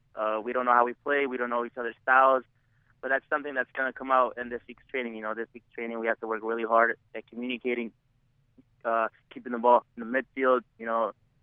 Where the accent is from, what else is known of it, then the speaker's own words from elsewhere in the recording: Queens, New York, United States; From Queens, New York.